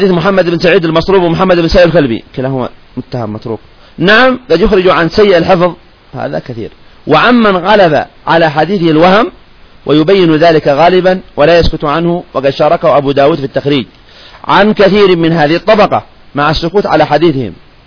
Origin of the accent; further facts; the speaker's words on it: Yemen; وأما عندنا في اليمن فكانت مرجع الزيدية الذي كانوا زيود زمان قبل أن يدخل عليهم الرفض.